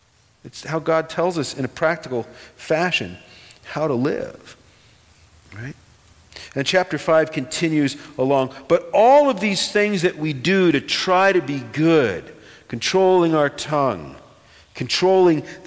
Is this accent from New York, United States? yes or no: no; Virginia, United States; I grew up in a house with Robert E. Lee hanging on the wall. I'm from Virginia.